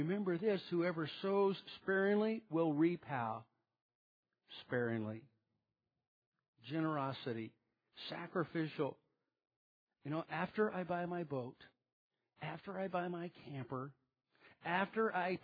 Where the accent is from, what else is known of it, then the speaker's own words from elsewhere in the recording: West Virginia, United States; born there; moved away; By the way, I was born in West Virginia. It means nothing. I got out of there pretty quick.